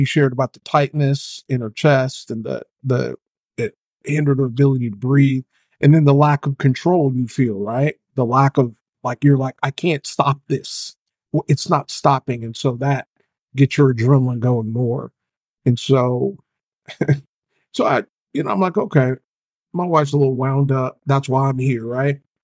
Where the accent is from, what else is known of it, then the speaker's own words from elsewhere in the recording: California, United States; I grew up in California.